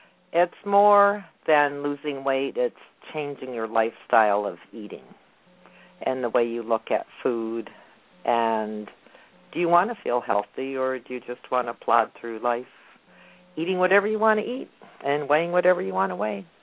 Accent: Michigan, United States; Well, a little bit about me is that I grew up in Michigan, and I received a BS at Eastern Michigan University in special education

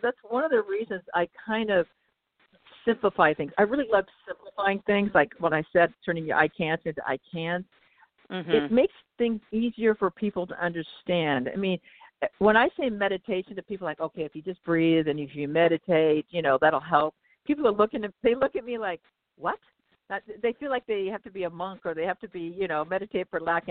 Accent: Seattle, Washington, United States; Washington State, because I'm from Seattle, Washington.

